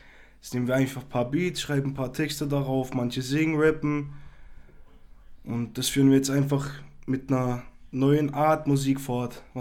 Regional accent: Freiburg, Baden-Württemberg, Germany; Auch so Ami-Rap oder Deutsch-Rap auch an sich hören wir hier viel bei uns in Freiburg, die Jugend.

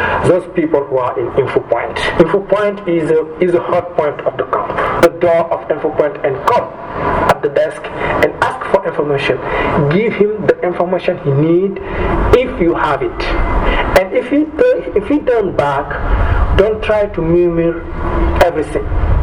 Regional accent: Senegal; I come from Senegal and I'm living in Léa Centre.

